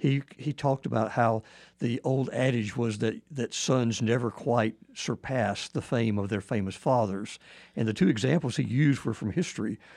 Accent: Columbus, Georgia, United States; I grew up in Columbus, Georgia. My father was editor of the Columbus Ledger. I was a Ledger kid from way back.

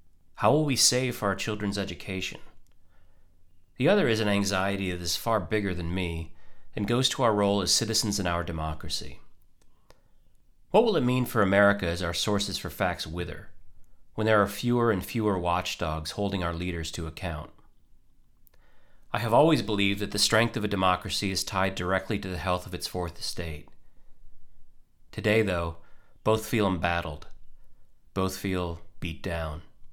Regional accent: Georgia, United States; I am one of the 1 million Georgians who filed for unemployment in the past month.

